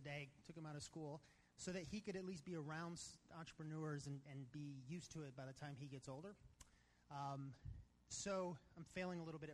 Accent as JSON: {"language": "English", "town": "Atlanta", "region": "Georgia", "country": "United States", "tie": "born or raised there", "said": "So I grew up here in Atlanta, or just to the west in Atlanta."}